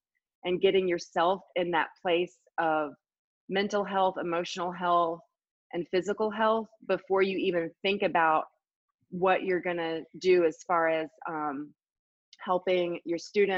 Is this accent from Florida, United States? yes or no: no; Greensboro, North Carolina, United States; now in Colorado, United States; I'm from Greensboro, North Carolina. Carolina girl.